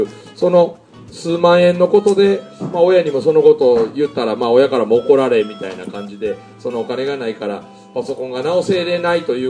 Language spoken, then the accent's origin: Japanese; Miyagawa, Mie, Japan; 三重県のね、私のふるさと宮川村で大杉谷でやった時も、